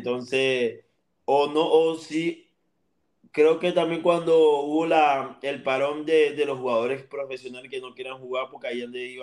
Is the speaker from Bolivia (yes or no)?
no; Maracaibo, Zulia, Venezuela; born there; seguro porque ya me acostumbré o nací en Maracaibo, pero yo no comparo a Maracaibo con otra ciudad.